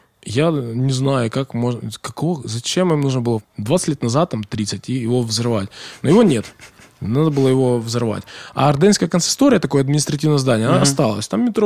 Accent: Dnipro, Dnipropetrovsk Oblast, Ukraine; я теж зі Сходу. Я не так далеко зі Сходу, я з Дніпра

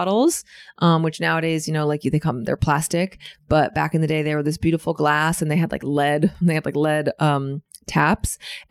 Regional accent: California, United States; yeah, I'm from California.

